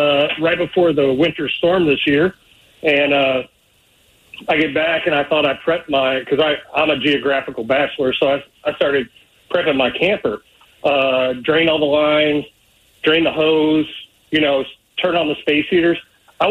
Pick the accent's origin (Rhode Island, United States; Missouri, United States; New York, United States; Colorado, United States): Missouri, United States; so I'm from the Midwest. I'm from Missouri. My wife's from Tennessee.